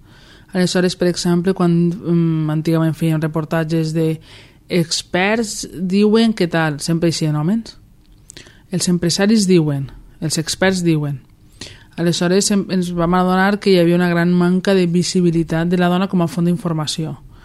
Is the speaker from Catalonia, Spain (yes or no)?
no; Torrent, Valencian Community, Spain; Vaig néixer a València, però em considero des del primer moment torrentina, i pràcticament és la ciutat en la que he viscut tota la meva vida.